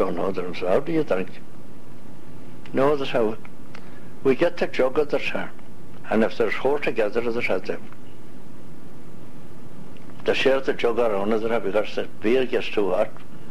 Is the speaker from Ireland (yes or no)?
yes; Tipperary, Munster, Ireland; I'm from Tipperary